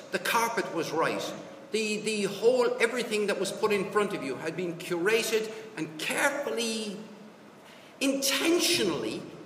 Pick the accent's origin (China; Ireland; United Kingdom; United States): Ireland; Cork, Munster; We come from Cork. The River Lee in Cork is getting better, right?